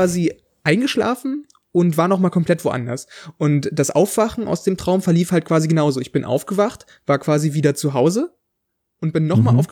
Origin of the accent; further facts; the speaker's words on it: Saxony-Anhalt, Germany; lande ich in Sachsen-Anhalt, also da, wo ich aufgewachsen bin